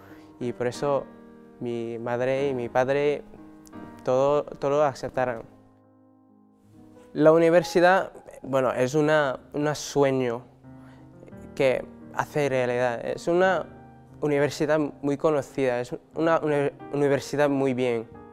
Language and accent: Spanish; Davao, Davao Region, Philippines; Spanish is a second language; soy de Filipinas, de la Arquidiócesis de Davao.